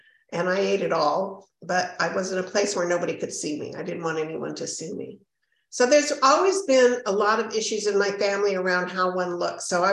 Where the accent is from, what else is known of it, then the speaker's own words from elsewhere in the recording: Los Angeles, California, United States; As Joe said, I was originally from Los Angeles. I came into OA in Los Angeles. I wasn't born there, but I grew up in LA. And I come from a Jewish family.